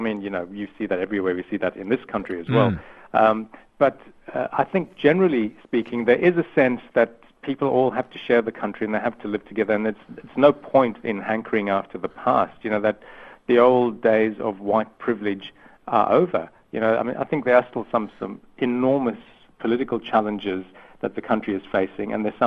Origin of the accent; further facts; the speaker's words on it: South Africa; I remember growing up in South Africa